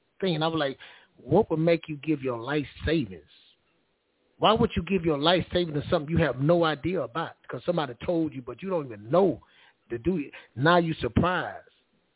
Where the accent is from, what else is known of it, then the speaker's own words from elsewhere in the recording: the South, United States; also born or lived in Texas; Like you said, I'm from the South. I grew up in a house. I grew up in my home.